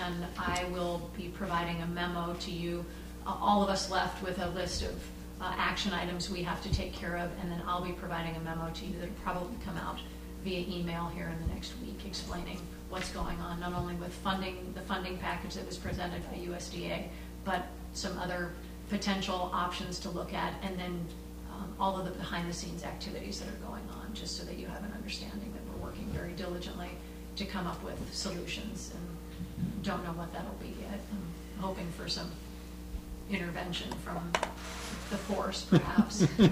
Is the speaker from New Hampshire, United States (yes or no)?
no; Valdez, Alaska, United States; And I come from Valdez, where we are able to upgrade our fire on a little bit earlier schedule than you guys are here